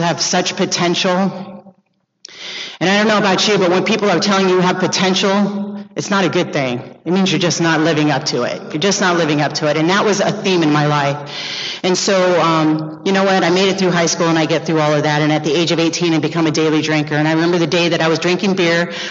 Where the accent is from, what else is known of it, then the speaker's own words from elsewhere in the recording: Venice, California, United States; when I think back to my childhood and my teenage years living and growing up in Venice, it was great.